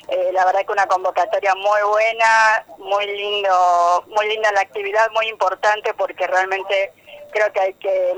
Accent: Virasoro, Corrientes, Argentina; bueno, soy de Virasoro, concejal electa, así que bueno, un gusto estar en Santo Tomé, una ciudad vecina

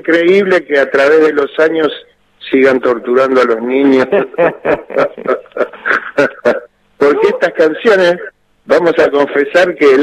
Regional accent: Buenos Aires, Argentina; born there; yo nací en San Juan de Boedo

